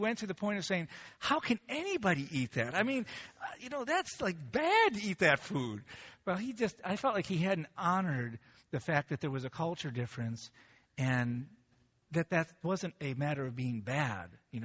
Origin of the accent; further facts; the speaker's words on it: United States; I recognize actually, growing up in America, that one of the problems we have is the way individualism is lived out in America.